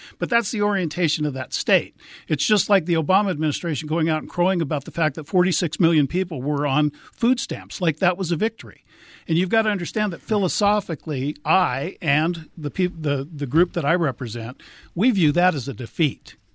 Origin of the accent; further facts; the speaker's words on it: California, United States; I mean, I was raised in California. I wouldn't want to live there.